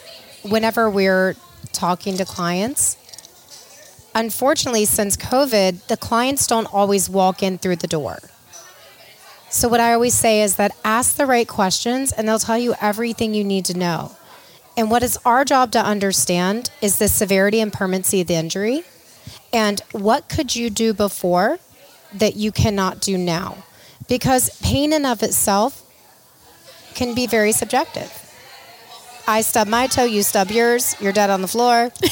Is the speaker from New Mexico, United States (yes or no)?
no; Georgia, United States; Simple example I always give. I'm from Georgia. I love my cast iron skillet.